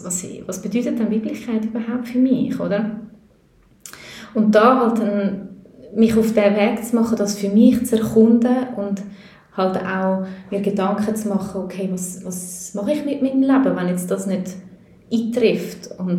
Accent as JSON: {"language": "German", "country": "Switzerland", "also_born_or_lived": "Peru", "said": "ich bin Schweizerin und Peruanerin, also ich komme noch aus Südamerika, aus einer eher, also noch ein bisschen konservativer"}